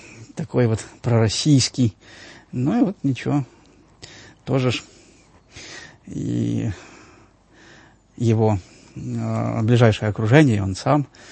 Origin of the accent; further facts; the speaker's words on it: Ivano-Frankivsk Oblast, Ukraine; это из Киева к моей малой родине. Ну, Франковщина, это те же самые 650 километров.